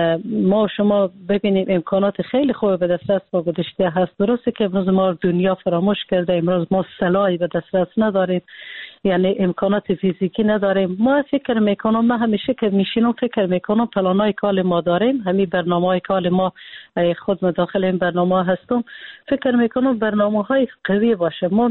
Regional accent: Afghanistan; ما وقتی که بیرون از افغانستان هستیم

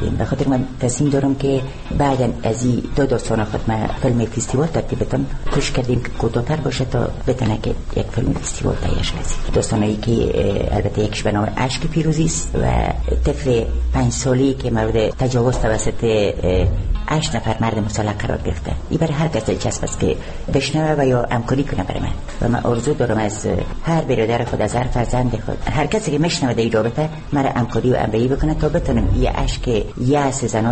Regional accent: Baghlan, Afghanistan; در حدود 50 سال دارم. من در ولایت بغلان در شهر بلخندی به دنیا آمدیم. تحصیلات ابتدایی البته در ولایت بغلان ادامه دادیم

